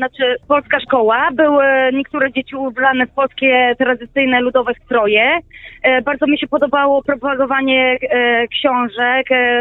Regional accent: Italy; Polish is a second language; ja jestem pół Włoszka, więc przepraszam za mój polski.

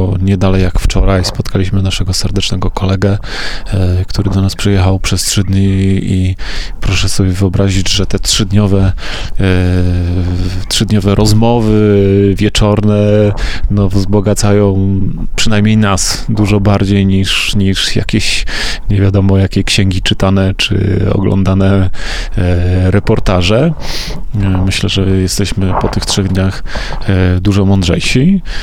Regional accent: Lesko, Subcarpathian Voivodeship, Poland; Rzeczywiście pochodzimy stąd. … pochodzi z Orelca, ja pochodzę z Leska

